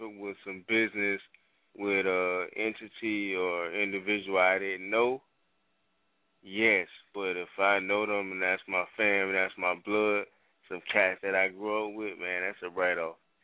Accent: Florida, United States; I'm from Florida.

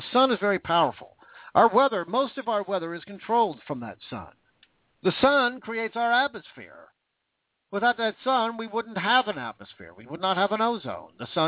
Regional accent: Vancouver, Washington, United States; Now, I grew up in Vancouver, Washington. It wasn't that far from Multnomah Falls in Oregon.

